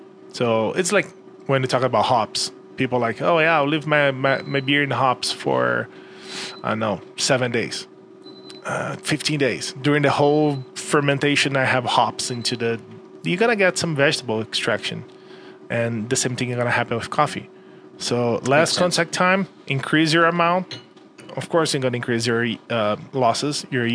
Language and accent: English; Brazil; I came from Brazil where we drink coffee, like, since we were a kid.